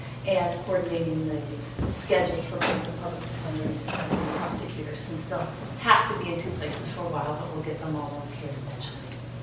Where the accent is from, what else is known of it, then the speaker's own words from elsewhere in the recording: Monroe, United States; I'm from Monroe, so I'm glad to be back in my hometown.